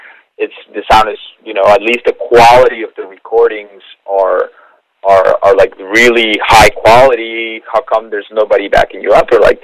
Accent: Colombia; we come from a Spanish background. I mean, we're from Colombia originally, my brother and I.

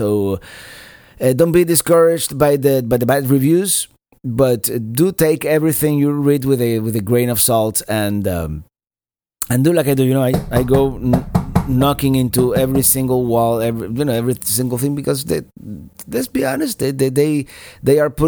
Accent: Cuba; In a sense, you know, I grew up in Cuba

